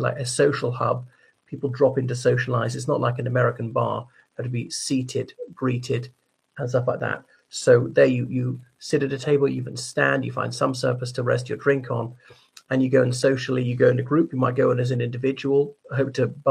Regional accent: Ireland; from Ireland.

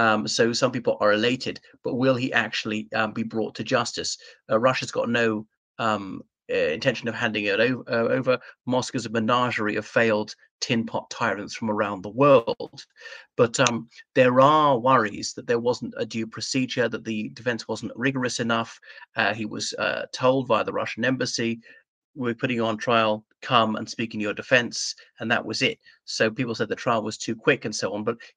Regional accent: Ireland; from Ireland.

